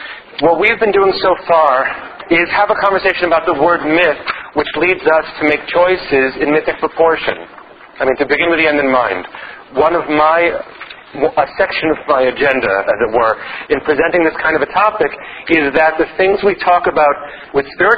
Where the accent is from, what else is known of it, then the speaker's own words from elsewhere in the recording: New York, United States; I look at a tall building, and I think of being a New Yorker.